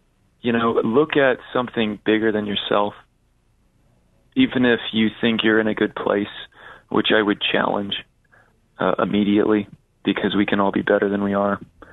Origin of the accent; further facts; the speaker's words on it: Indiana, United States; so I'm from Indiana. I'm based here in Fort Wayne, Indiana